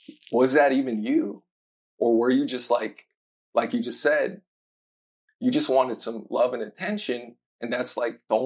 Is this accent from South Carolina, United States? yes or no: no; Baton Rouge, Louisiana, United States; Like, I grew up in Baton Rouge, Louisiana, like I said, and nobody looked like me.